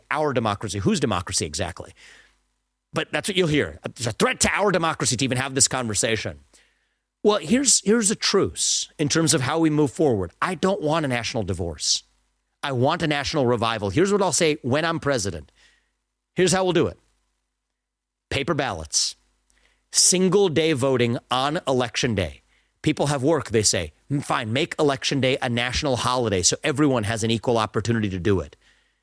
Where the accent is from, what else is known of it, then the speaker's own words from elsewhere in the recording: Ohio, United States; I voted in my home state in Ohio yesterday.